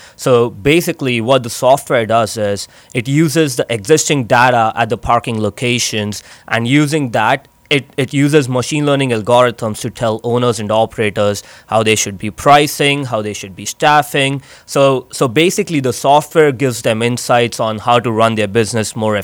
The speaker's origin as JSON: {"language": "English", "town": "Mumbai", "region": "Maharashtra", "country": "India", "said": "Yeah, and I come from Mumbai. I've been seeing first-hand parking problems all my life."}